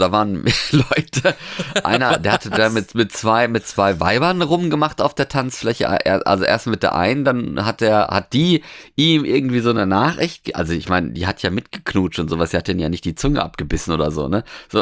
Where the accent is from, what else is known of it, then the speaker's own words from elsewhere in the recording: Norway; ich bin ja jetzt in Norwegen quasi aufgewachsen